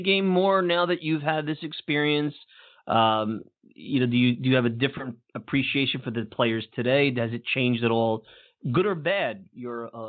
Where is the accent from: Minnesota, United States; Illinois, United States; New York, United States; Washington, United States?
New York, United States; Brooklyn; for me personally, it was cool because I'm from Brooklyn and obviously grew up a Mets fan, and Mazzilli's from that area, so it hit home.